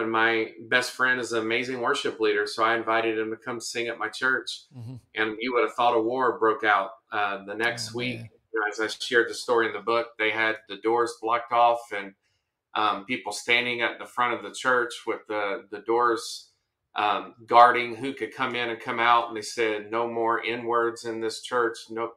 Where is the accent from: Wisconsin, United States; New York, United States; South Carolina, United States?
South Carolina, United States; Greenville; I grew up in South Carolina. I'm born and raised from South Carolina. Grew up in the upstate Greenville, South Carolina, went to college in the low country, Charleston, South Carolina.